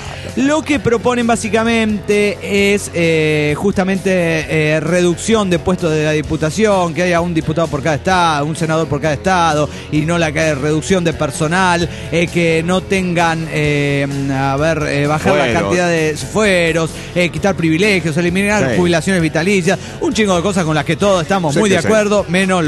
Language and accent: Spanish; Guadalupe, San José, Costa Rica; De niña vivía en Guadalupe, como a 15 minutos del centro de San José de Costa Rica